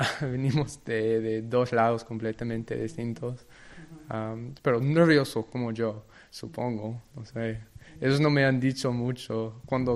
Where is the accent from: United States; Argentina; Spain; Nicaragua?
United States; Y yo creo personalmente, como un estadounidense, que la sangre de nuestro país son los inmigrantes.